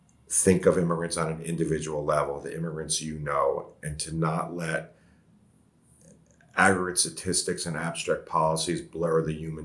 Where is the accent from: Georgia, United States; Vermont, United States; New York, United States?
New York, United States; New York City; And I grew up in New York City, and no one likes college football in New York City.